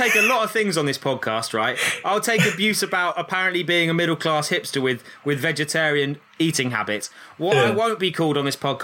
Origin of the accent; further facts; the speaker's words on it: England, United Kingdom; Me? I'm English.